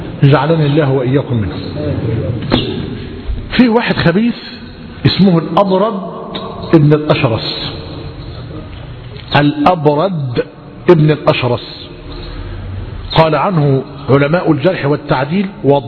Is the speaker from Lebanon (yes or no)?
no; Egypt; انظر إلى ما يحدث من السوق والدهماء في بلادنا مصر الآن